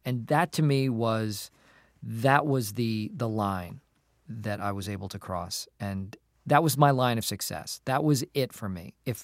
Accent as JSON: {"language": "English", "town": "Acton", "region": "Massachusetts", "country": "United States", "tie": "born or raised there", "said": "I grew up in Acton, Massachusetts."}